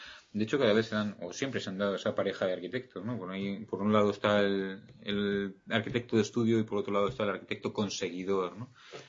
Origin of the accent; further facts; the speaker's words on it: Madrid, Community of Madrid, Spain; moved away as an adult; Huí de Madrid. Nací y viví en Madrid durante 30 años.